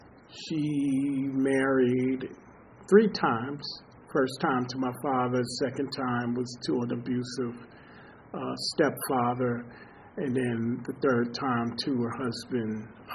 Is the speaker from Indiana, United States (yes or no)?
no; Baltimore, Maryland, United States; I grew up on the East Coast, Baltimore, single-parent household.